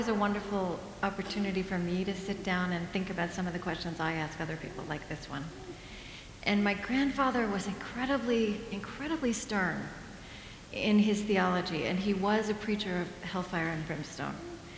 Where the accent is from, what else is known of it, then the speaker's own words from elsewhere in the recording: Shawnee, Oklahoma, United States; So, well, I grew up in Oklahoma, and I grew up Southern Baptist, and that was pretty much the only game in town, in this small town called Shawnee.